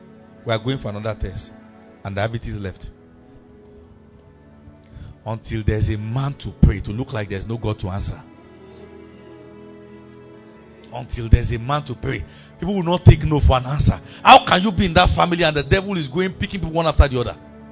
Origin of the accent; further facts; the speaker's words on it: Kano, Nigeria; I grew up in Kano.